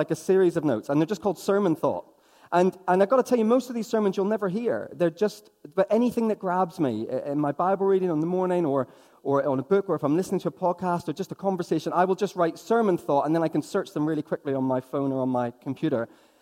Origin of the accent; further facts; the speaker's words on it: Northern Ireland, United Kingdom; I'm from Northern Ireland. I can say these things about fellow Celts.